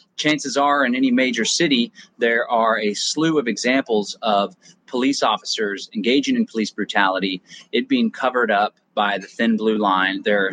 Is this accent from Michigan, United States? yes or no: no; Austin, Texas, United States; especially some areas like my hometown of Austin, Texas